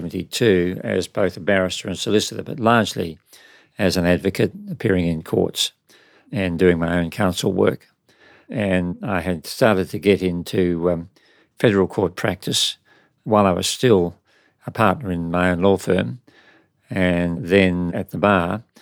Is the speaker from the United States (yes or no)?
no; Western Australia, Australia; I'm very lucky to have been born and to have lived in Australia.